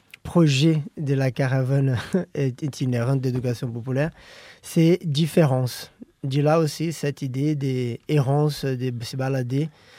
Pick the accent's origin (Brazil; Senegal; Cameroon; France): Brazil; Olinda, Pernambuco; French is a second language; Je viens d'Olinda, de la première capitale de la culture au Brésil, berceau de la plus grosse fête populaire à ciel ouvert du monde.